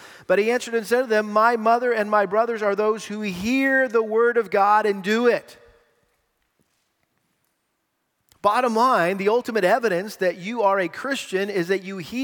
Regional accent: Massachusetts, United States; I grew up in Massachusetts and we had a huge garden.

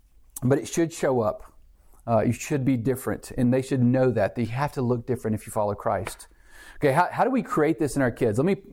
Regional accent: Texas, United States; We would go out to the farm and wonderful place where we grew up in Texas.

